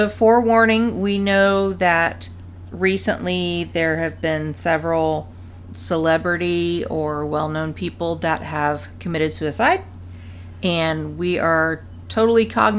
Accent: United States; because we, as an American people, don't generally know how to write Japanese.

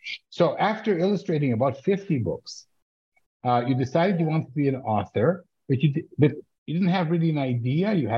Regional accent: Canada; also born or lived in Israel; even though I'm Canadian-Israeli.

